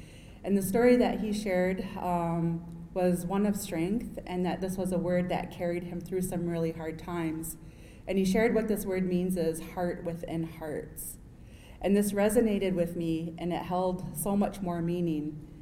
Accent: Wisconsin, United States; I'm from the Menominee lands

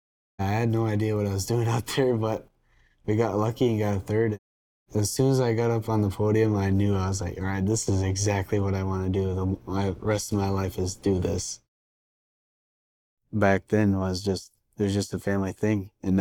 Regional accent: Crandon, Wisconsin, United States; Even if I travel out far, Crandon's my hometown.

